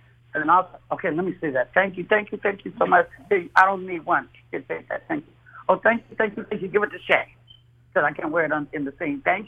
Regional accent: Oakland, California, United States; also born or lived in Tyler, Arkansas; Now, I'm from Oakland, California. I was born in Tyler, Arkansas. I was raised in Oakland, California.

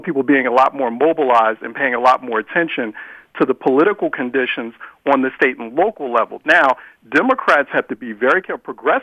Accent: Philadelphia, Pennsylvania, United States; my hometown of Philadelphia

